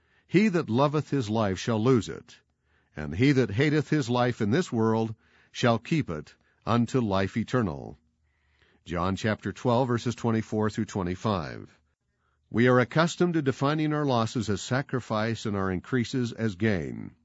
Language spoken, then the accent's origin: English; Taiwan; Growing up in Taiwan, I had always dreamed of going to school in England.